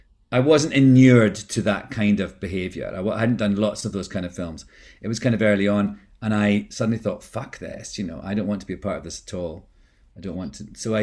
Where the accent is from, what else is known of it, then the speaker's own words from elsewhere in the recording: Scotland, United Kingdom; I was like, yeah, I know, I'm Scottish.